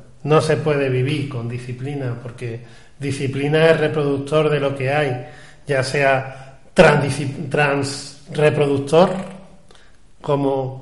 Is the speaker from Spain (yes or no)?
yes; Andalusia, Spain; Sí, bueno, los andaluces somos africanos también.